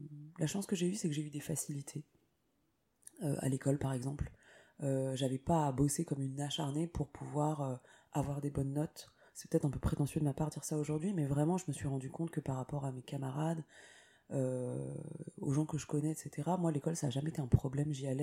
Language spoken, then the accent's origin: French; Ivry-sur-Seine, Île-de-France, France; also born or lived in Villejuif / Saint-Ouen / Bagnolet; j'ai grandi, je suis née à Ivry-sur-Seine. J'ai vécu un tout petit peu les premiers mois de ma vie à Villejuif. Ensuite, on a bougé à Saint-Ouen, puis à Bagnolet, puis à Vitry-sur-Seine. Donc voilà, je suis une vraie, vraie, vraie banlieusarde de 9-4.